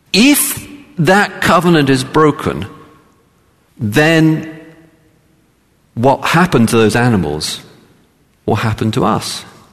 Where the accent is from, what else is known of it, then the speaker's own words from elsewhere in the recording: England, United Kingdom; I grew up in England, in the Church of England